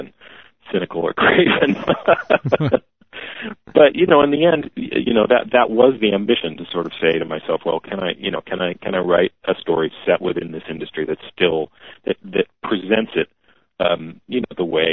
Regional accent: Los Angeles, California, United States; I grew up in Los Angeles and grew up in Hollywood and grew up very much questioning its, questioning a lot of things about it.

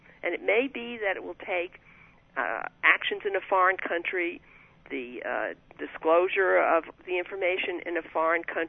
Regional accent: United States; I'm an American, and I'm very proud of our Constitution. I'm proud of this country

